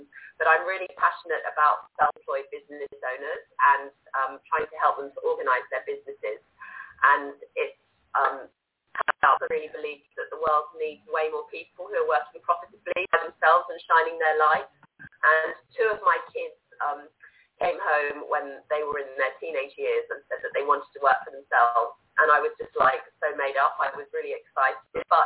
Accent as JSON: {"language": "English", "country": "United Kingdom", "accent": "British", "said": "so I hope you can work through my British accent and feeling a little bit sick"}